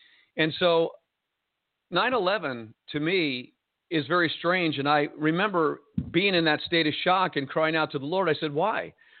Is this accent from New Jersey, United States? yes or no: yes; Jersey City, New Jersey, United States; And being born and raised in Jersey City, I took my plane and flew it out of Newark. And I flew over Jersey City